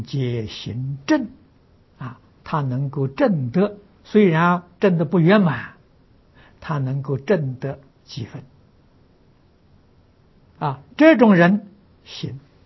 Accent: China; 我们中国人讲气氛啊

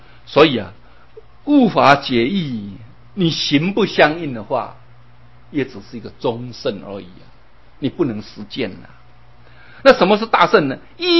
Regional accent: Taiwan; 我们台湾话说急马爱矮啊

